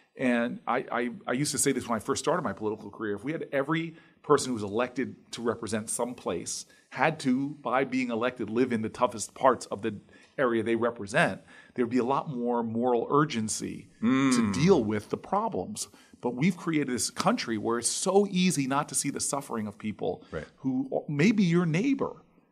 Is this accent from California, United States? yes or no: no; Harrington Park, New Jersey, United States; Like, I grew up in the town I grew up in Harrington Park.